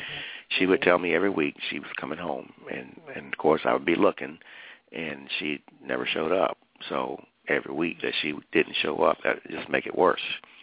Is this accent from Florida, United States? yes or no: yes; Orlando, Florida, United States; Well, I was born in Orlando, Florida, and born and raised in the Church of God. and grew up in a singing family and military family